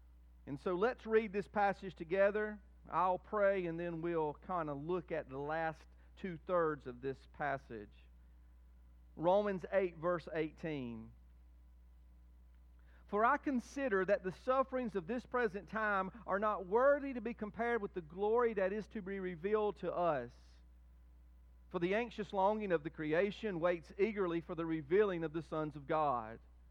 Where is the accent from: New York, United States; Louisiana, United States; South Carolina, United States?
South Carolina, United States; Whitmire; I grew up in Whitmire. Y'all have heard about Whitmire. One interesting difference of Whitmire and Fairview is that in Whitmire, it sits really in the middle of the Sumter National Forest. There's literally pine trees everywhere around Whitmire.